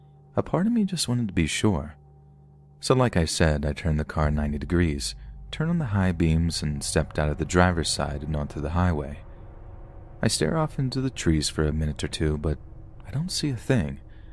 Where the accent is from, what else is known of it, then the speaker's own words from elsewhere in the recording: Oregon, United States; my mom's family traditionally held quite a large gathering up at my uncle's place over in Sandy, in my home state of Oregon.